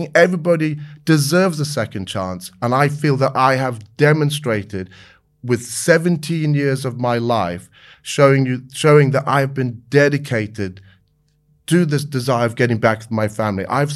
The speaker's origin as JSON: {"language": "English", "country": "United Kingdom", "said": "no, I'm British."}